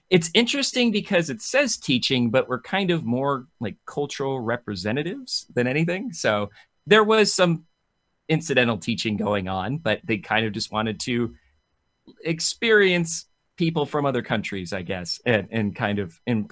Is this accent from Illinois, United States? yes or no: no; Washington, United States; also born or lived in California / Okinawa, Japan; Well, the majority of where I was from is actually Washington. I was born here, lived in California for like early childhood, and then moved back to Washington. And then spent several years in Japan in Okinawa because my folk